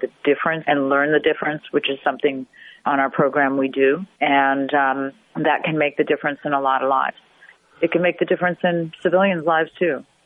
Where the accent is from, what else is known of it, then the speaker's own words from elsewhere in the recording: United States; And I knew I had to do something as a mother, as an American mother.